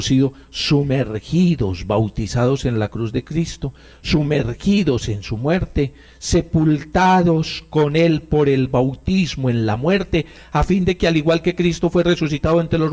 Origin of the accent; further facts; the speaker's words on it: Antioquia, Colombia; born there; nací en un hermoso pueblo de aquí en Medellín. Es una belleza, en medio de estas montañas.